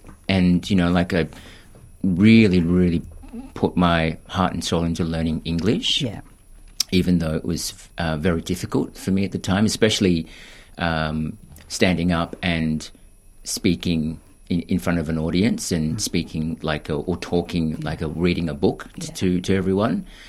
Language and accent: English; Australia; also born or lived in Philippines; But growing up in Australia, no one looked like me. And I would always explain to friends, you know, I was adopted and I came from the Philippines and my mum brought me here.